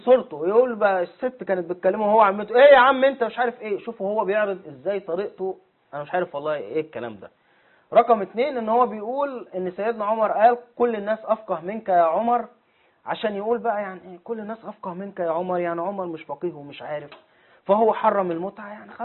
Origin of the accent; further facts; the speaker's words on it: Egypt; بنسميها عندنا في مصر حكاوي القهاوي.